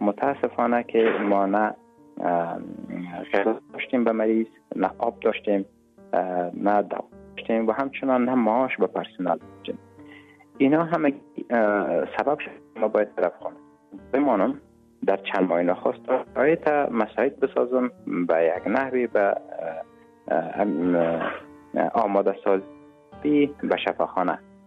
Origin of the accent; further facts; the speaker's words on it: Kabul, Afghanistan; born there; moved away; زادگاه من کابل است